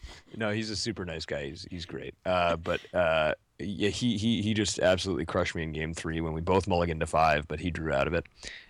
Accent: New York, United States; a breeding ground for serious players in New York, because I am a New Yorker.

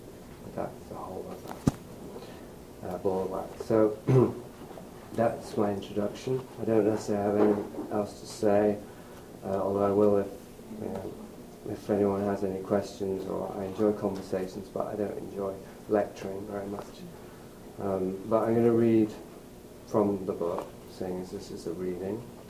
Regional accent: England, United Kingdom; accent: public school; And I noticed that when I shout, my accent, my public school accent, becomes much stronger, which I don't like.

